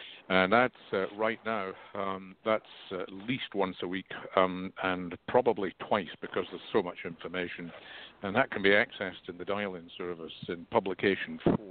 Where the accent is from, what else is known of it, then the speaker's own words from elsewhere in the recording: Scotland, United Kingdom; now in Washington, United States; I'm originally from Scotland, and you can certainly take the man out of Scotland, but you can't take the accent away.